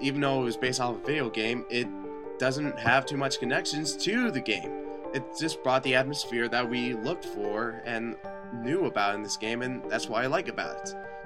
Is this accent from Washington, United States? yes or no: no; Chicago, Illinois, United States; I'm from Chicago, and enough said.